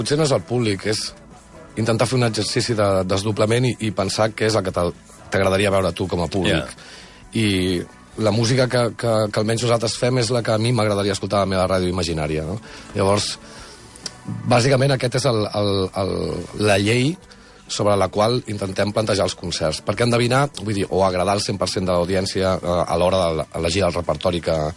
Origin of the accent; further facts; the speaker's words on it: Sant Vicenç dels Horts, Catalonia, Spain; also born or lived in Barcelona; I jo sóc de Barcelona i de Sant Vicenç dels Horts.